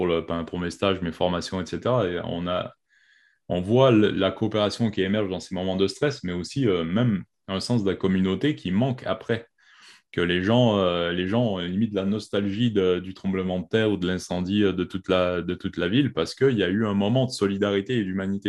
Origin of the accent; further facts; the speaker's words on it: Quebec, Canada; also born or lived in Belgium; now in France; moi je viens du Québec, tu vois, enfin je suis né en Belgique, j'ai grandi au Québec et j'ai grossi en France